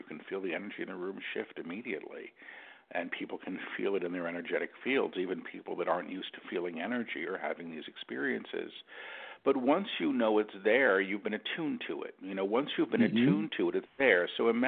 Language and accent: English; New York, United States; I mean, I'm a New Yorker.